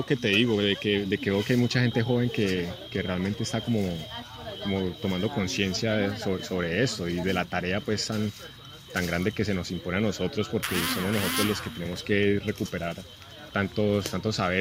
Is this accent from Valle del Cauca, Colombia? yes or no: yes; Cali, Valle del Cauca, Colombia; now in La Cumbre, Colombia; yo actualmente vivo en la Cumbre Valle, pero pues soy de aquí de Cali y estudié unos semestres acá en Univalle.